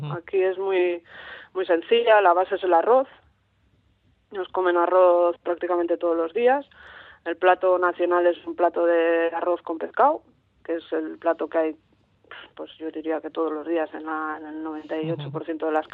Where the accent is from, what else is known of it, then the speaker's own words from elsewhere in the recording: Vitoria, Basque Country, Spain; now in San Sebastián, Spain; Nosotros vivimos en Donosti, yo soy de Vitoria, pero vivimos en Donosti